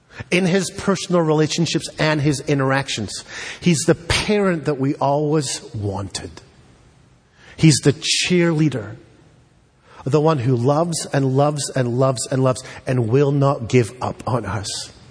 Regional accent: United Kingdom; But because I'm British, I'm like, oh, I get to make the observations, you don't.

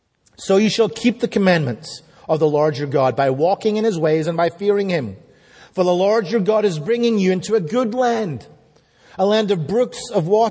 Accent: Scotland, United Kingdom; I grew up in Scotland

